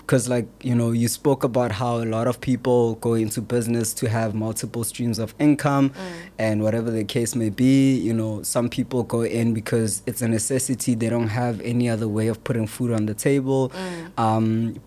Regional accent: Pretoria, Gauteng, South Africa; now in Cape Town, South Africa; I'm originally from Pretoria. I studied at the University of Pretoria

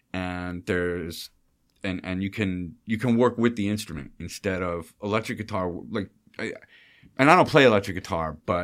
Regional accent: Rhinebeck, New York, United States; I grew up in Rhinebeck, and I saw … in the Civic Center in 1979.

